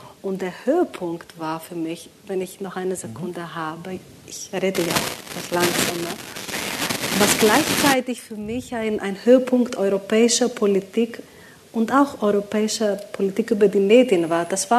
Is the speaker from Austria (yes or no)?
no; Greece; Und das war für mich als Griechin, die ich mich damals sehr unsicher gefühlt hatte in meinem eigenen Land